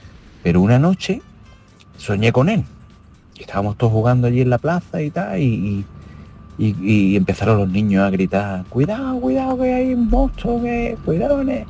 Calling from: Málaga, Andalusia, Spain; de Málaga, que no lo he dicho

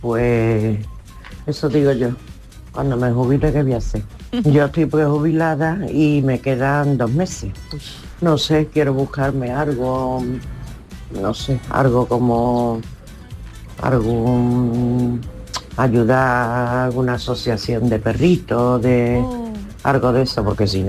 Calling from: Seville, Andalusia, Spain; de Sevilla.

